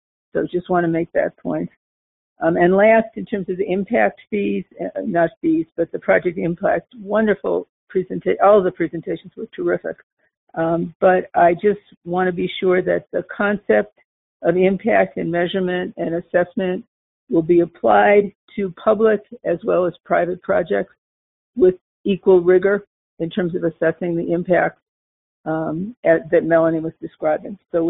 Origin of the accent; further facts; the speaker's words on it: Incline Village, Nevada, United States; I'm from Incline Village.